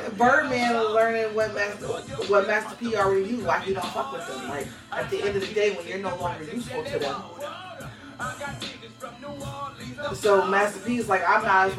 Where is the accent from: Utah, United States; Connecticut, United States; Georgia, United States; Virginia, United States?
Connecticut, United States; And I'm sorry, I'm from Connecticut. I'm from the tri-state area.